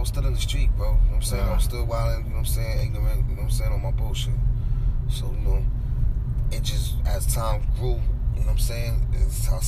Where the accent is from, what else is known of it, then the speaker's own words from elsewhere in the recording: Bronx, New York, United States; I'm from the Bronx, bro. You better have a serious face.